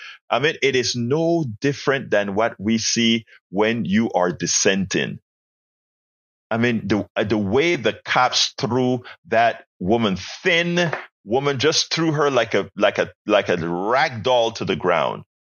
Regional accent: Panama; I love him so much, even if he got my country wrong. I'm Panama. I do have Jamaican in me

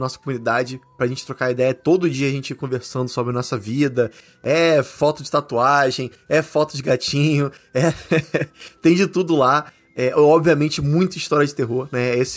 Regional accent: Brazil; Porque eu tô me preparando pra ir pra minha terrinha, que é o Brasil.

